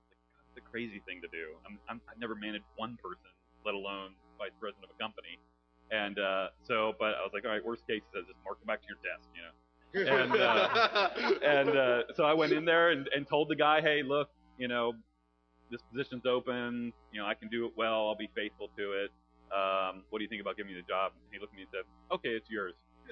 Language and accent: English; Cincinnati, Ohio, United States; Actually, I grew up in Cincinnati, Ohio, not in a Christian family.